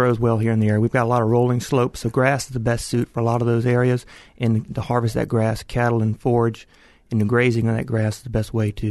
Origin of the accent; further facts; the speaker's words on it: Virginia, United States; Well, I grew up in Albemarle County. Grew up in the Crozet Miller School area. Went to Virginia Tech.